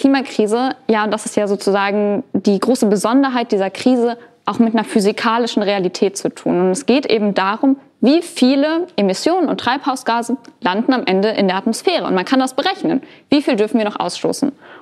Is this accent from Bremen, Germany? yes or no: no; North Rhine-Westphalia, Germany; wir haben eben auch Bilder aus NRW gesehen, dass es da, wo ich herkomme, das ist was, was einen trifft